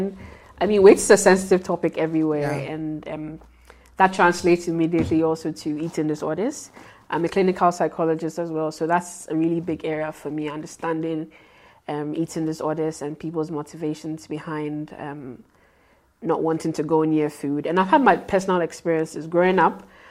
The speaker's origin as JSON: {"language": "English", "country": "Ghana", "said": "I come from Ghana. I would have had it straight up, you know."}